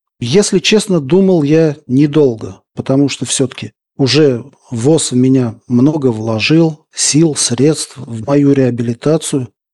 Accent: Buguruslan, Orenburg Oblast, Russia; Я родился весной в городе Бугуруслане Оренбургской области.

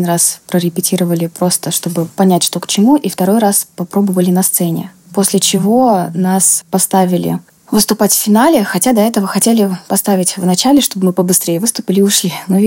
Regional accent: Ryazan, Ryazan Oblast, Russia; Я приехала из своего города, из Рязани

